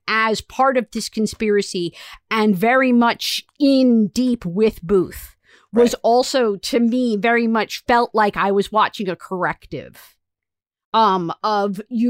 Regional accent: Virginia, United States; I grew up here in Northern Virginia, in which like they definitely made nods towards the fact that we were in a southern state

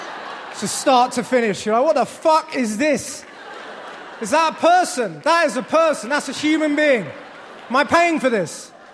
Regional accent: United Kingdom; now in United States; I'm British. I live here in America now.

